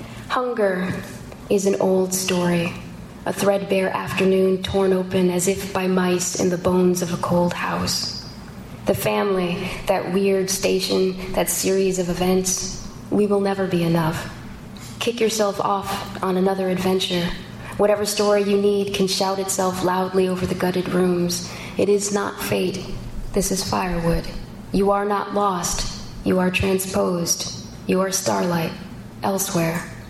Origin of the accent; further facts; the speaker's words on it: Ohio, United States; I grew up in Ohio where we don't have the ocean or riptides, and so I never knew how to negotiate those kinds of things until I came here.